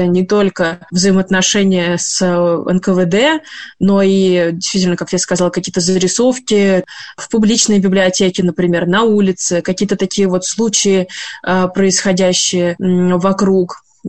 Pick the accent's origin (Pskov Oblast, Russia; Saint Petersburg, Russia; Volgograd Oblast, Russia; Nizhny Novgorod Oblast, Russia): Saint Petersburg, Russia; я жительница Петербурга, коренная петербурженка.